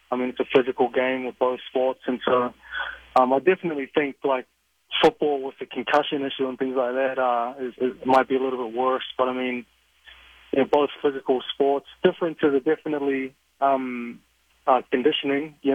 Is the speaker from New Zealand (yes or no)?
yes; New Zealand; growing up in New Zealand, you watch American football. We call it gridiron down there.